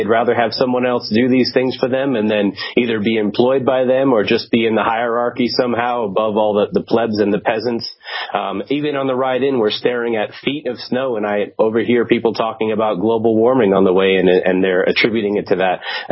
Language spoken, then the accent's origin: English; United States; now in Switzerland; I'm an American, but I live here in Switzerland.